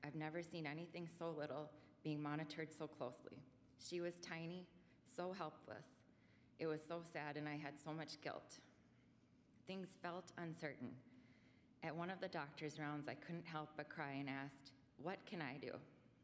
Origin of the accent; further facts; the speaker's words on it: Morris, Minnesota, United States; I grew up in Morris, and I was a member of First Lutheran Church